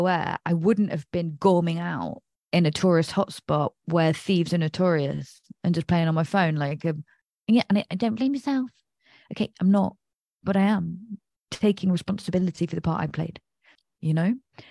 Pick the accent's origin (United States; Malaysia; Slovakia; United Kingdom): United Kingdom; Nottingham, East Midlands; You know, I'm from Nottingham, so I wasn't naive